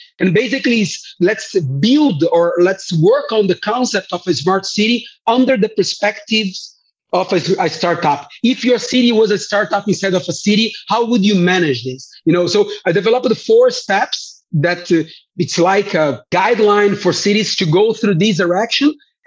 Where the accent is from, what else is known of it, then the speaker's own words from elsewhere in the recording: Rio de Janeiro, Brazil; English is a second language; I remember I participated in the process of Rio de Janeiro, my hometown, when we created the first command center there